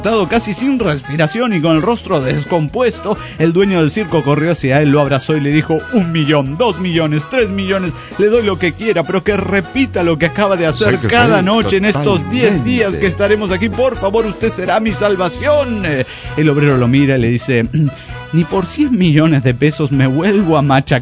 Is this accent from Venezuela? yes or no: no; Cochabamba, Bolivia; de Cochabamba